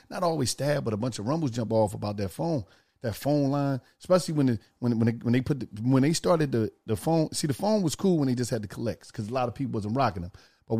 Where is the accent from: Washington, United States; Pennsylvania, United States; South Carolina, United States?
Pennsylvania, United States; Philadelphia; I'm from Philly.